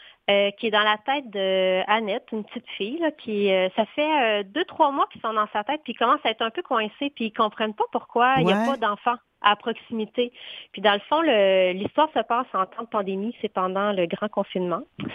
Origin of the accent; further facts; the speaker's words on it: Quebec, Canada; Moi, je suis née à Québec, puis j'ai grandi sur la rive sud de Québec.